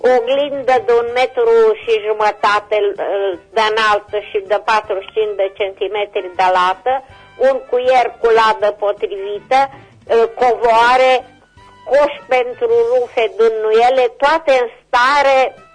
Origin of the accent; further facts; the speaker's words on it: Timișoara, Timiș County, Romania; Sunt din Timișoara, doamnă